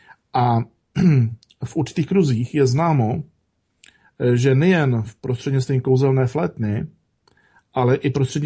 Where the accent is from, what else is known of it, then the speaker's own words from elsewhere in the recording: Ostrava, Moravian-Silesian Region, Czechia; já jsem také z Ostravy